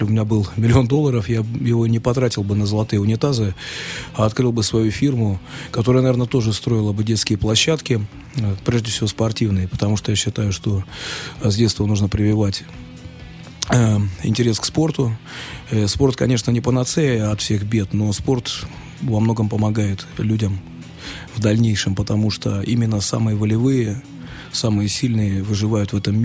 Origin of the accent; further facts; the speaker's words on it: Volgograd, Volgograd Oblast, Russia; формировать культурное пространство у себя вот в родном городе Волгограде